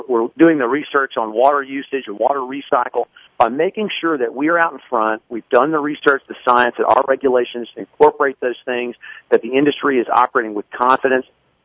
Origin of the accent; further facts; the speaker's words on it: Irving, Texas, United States; Well, I grew up in Texas. Actually, grew up in the Irving area, Dallas.